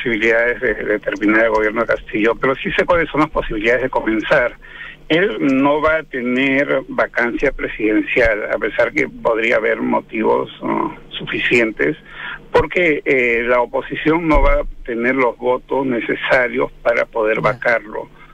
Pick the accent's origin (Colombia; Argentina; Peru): Peru; soy analista por un lado, pero también soy un peruano que está viviendo lo que está pasando